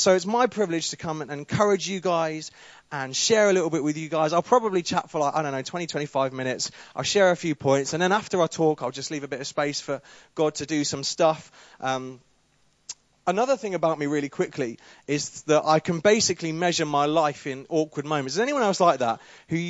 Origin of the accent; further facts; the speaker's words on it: Peterborough, East of England, United Kingdom; moved away as an adult; I grew up in Peterborough from the age of naught, which is when you start growing up, until the age of 18. I then went off to university, to Sheffield, to study music at Sheffield. I had a great time there. And I now live in Birmingham.